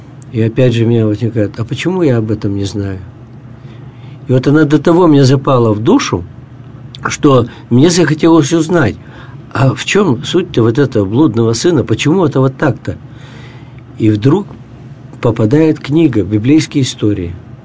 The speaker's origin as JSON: {"language": "Russian", "town": "Yekaterinburg", "region": "Sverdlovsk Oblast", "country": "Russia", "tie": "born or raised there", "said": "Да, из Свердловска. Да. Родился в Свердловске, вырос в Свердловске, все это дело."}